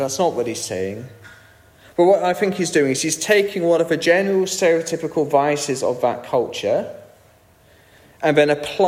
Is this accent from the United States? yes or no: no; United Kingdom; it's one thing if I, as a Brit, take the mick out of our deference, our enjoyment of a queue, our bad food, our bad weather.